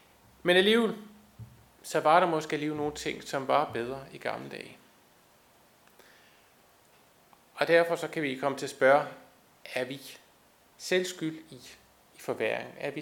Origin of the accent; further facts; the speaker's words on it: Østermarie, Capital Region of Denmark, Denmark; jeg voksede op i Østermarie